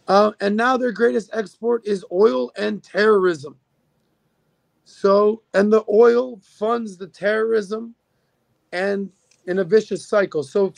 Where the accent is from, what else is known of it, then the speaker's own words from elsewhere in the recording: United States; I'm American. I'm pro-American. I love being American.